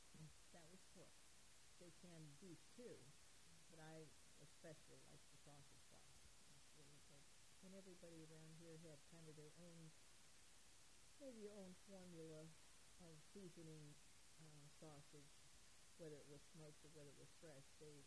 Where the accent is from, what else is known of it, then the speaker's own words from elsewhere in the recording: Cleveland, Ohio, United States; now in Helvetia, United States; I was raised in Cleveland, Ohio, and although it was lovely at the time and a nice place to be, I was a Helvetia girl all my life.